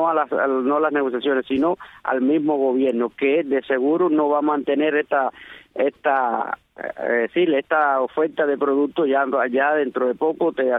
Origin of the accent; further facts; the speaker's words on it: Cuba; incluyéndome a mí como ciudadano cubano.